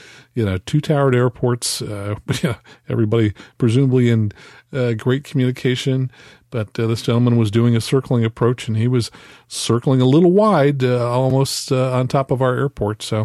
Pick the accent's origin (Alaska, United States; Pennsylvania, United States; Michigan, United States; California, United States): California, United States; Mountain View; we have the Collings Foundation in town hanging out at Moffett Field here in my hometown of Mountain View.